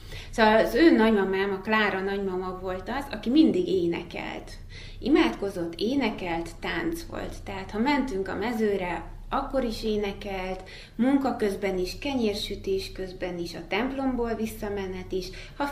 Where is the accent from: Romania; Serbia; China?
Romania; Székely Land; Nyilván Székelyföld nekem azért is szívügyem, mert onnan származom